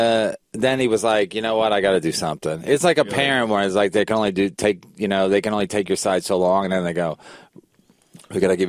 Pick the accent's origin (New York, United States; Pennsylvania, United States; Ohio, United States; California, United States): Pennsylvania, United States; Philadelphia; I'm from Philadelphia. That's how we talk. Maybe Wednesday.